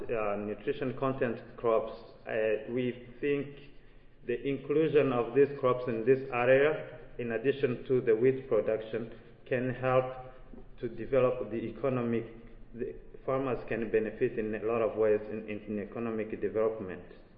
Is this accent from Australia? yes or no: no; Rwanda; now in United States; I'm originally from Rwanda, but a PhD student at Washington State University.